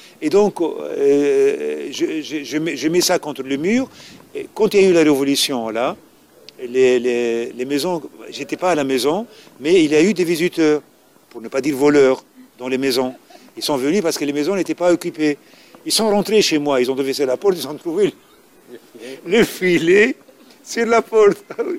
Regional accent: Mahdia Governorate, Tunisia; born there; en dehors aussi de ma ville natale, vers les ports proches de Salacta par exemple

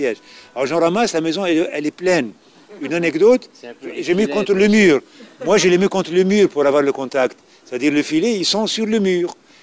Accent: Mahdia Governorate, Tunisia; born there; en dehors aussi de ma ville natale, vers les ports proches de Salacta par exemple

